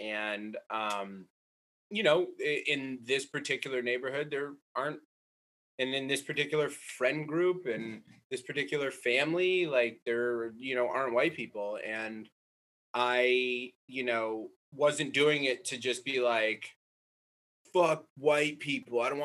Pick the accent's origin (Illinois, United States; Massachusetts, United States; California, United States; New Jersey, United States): Massachusetts, United States; if I'm from Massachusetts, so it'd be like Jamaica Plains or, Roxbury